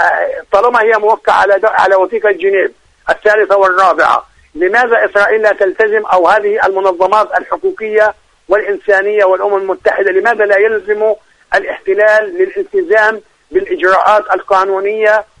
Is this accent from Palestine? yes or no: yes; Palestine; فالاحتلال يعني يتعامل معنا كفلسطينيين فقط